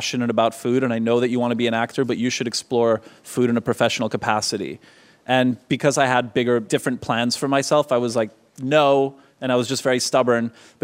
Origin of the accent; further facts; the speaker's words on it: Canada; There's one thing that makes me more uncomfortable than a Trump banner, and it's guns, being Canadian and just knowing what toll they've had on the country.